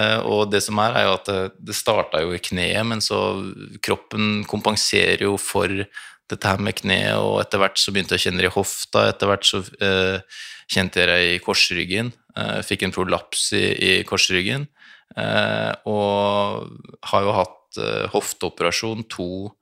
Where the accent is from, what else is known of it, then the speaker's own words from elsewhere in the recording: Jessheim, Akershus, Norway; Jessheim, ja.